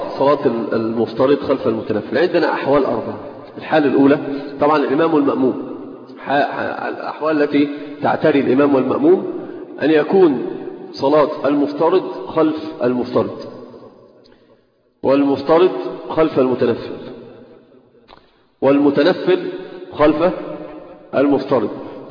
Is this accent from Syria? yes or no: no; Egypt; عندنا في مصر في مكان في في, في القاهره مثلا في الجيزه